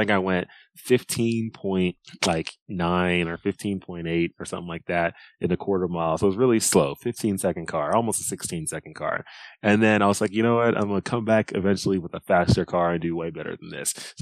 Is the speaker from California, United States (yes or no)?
no; Dallas, Texas, United States; You know, when I was growing up, originally I'm from Dallas, Texas. Both of my parents had immigrated from Nigeria to the U.S.